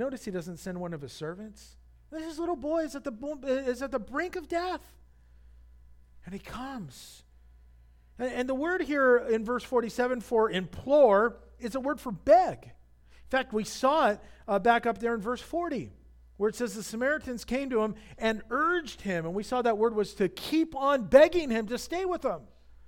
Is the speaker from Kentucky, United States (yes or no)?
no; California, United States; I grew up here in Orange County.